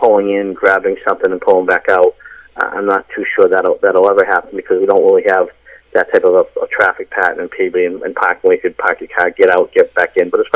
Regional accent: Peabody, Massachusetts, United States; born and raised in Peabody. 54 years old, graduated from Peabody High School, class of 81. Then I went to Babson College, class of 85. And I currently reside in Peabody

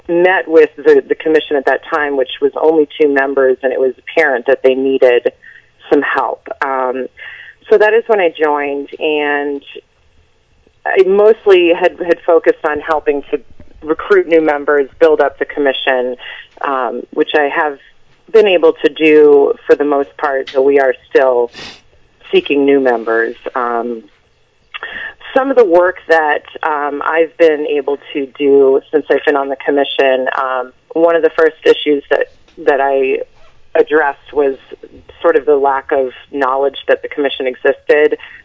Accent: Newburyport, Massachusetts, United States; I was raised here in Newburyport, one of eight siblings, so I'm from a big family.

